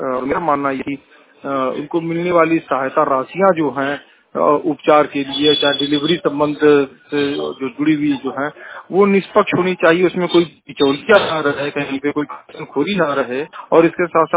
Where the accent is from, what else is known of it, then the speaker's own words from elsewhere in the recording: Varanasi, Uttar Pradesh, India; मैं वाराणसी से हूँ